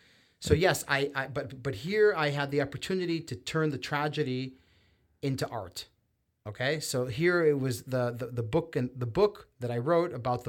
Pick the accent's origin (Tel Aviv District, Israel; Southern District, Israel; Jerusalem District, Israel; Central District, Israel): Jerusalem District, Israel; Jerusalem; also born or lived in Montreal / New York; I lived in Montreal for a year. I lived in New York for 2 years. I mean, but when you ask me where are you from, I will say Jerusalem, because Jerusalem is the place that shaped who I am today.